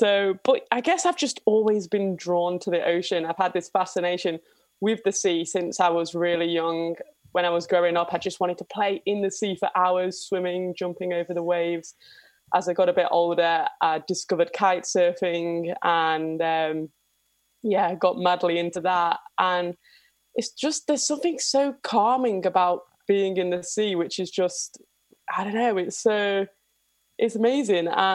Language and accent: English; Manchester, North West England, United Kingdom; I grew up in South Manchester, so that's not that close to the beach.